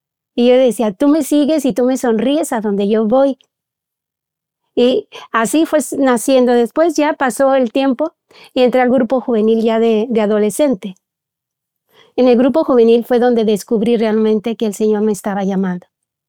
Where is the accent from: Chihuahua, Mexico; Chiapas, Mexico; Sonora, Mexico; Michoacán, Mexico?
Michoacán, Mexico; La Piedad; Yo soy originaria de Michoacán, de un lugar que se llama La Piedad, Michoacán. Entonces, vengo de una familia cristiana católica, practicante.